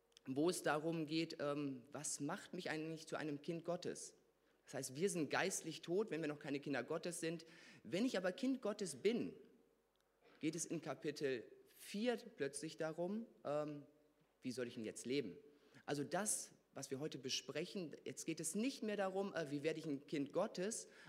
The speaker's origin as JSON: {"language": "German", "town": "Bechterdissen", "region": "North Rhine-Westphalia", "country": "Germany", "said": "Ich habe meine Gemeinde geliebt damals, wo ich hergekommen bin, aus Bechterdissen."}